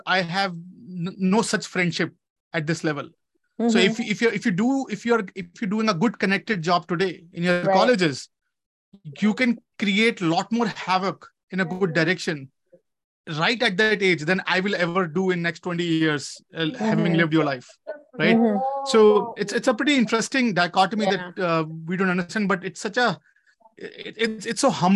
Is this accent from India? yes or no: yes; India; And somehow as an Indian, I have to know all the answers.